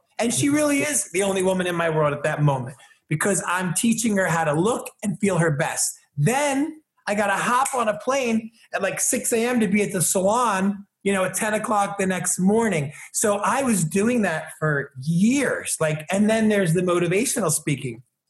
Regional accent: United States; born there; let me just say I'm Egyptian, okay? I was born in America, raised by an Irish family. I'm not black, I'm not white. I'm an American citizen, okay?

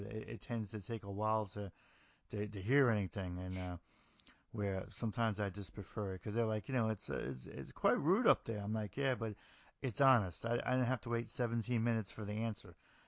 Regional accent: New Jersey, United States; I'm from New Jersey, which is right next to New York.

